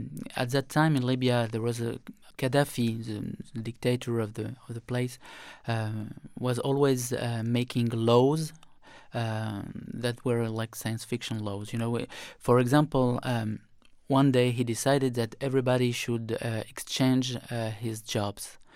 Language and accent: English; France; English is a second language; And they knew that I was coming from France, and France was the ally of Israel.